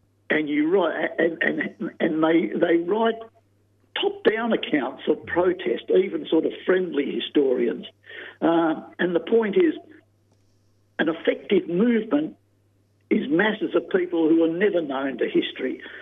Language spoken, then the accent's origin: English; Wollongong, New South Wales, Australia; I'm from Wollongong, she's from Newcastle.